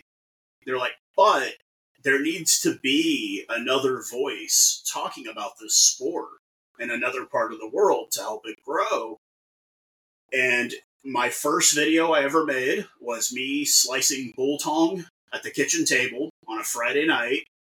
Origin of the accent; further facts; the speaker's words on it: Brampton, Ontario, Canada; a born Canadian, born just outside of Brampton, but I grew up in Brampton, Ontario, Canada. It was a very large immigrant community.